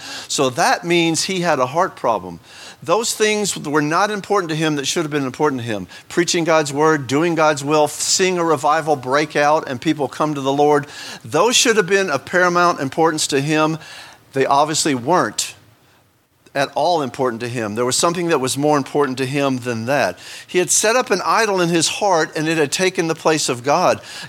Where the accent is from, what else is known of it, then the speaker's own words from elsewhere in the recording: Texas, United States; Well, we're from East Texas. We believe in family.